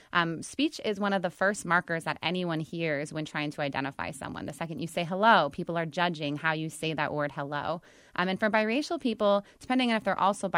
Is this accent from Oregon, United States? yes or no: no; California, United States; also born or lived in Boston, United States; Myself, growing up in California, we had a lot more interracial marriage, a lot more biracial individuals there than where I went to school in Boston, for example.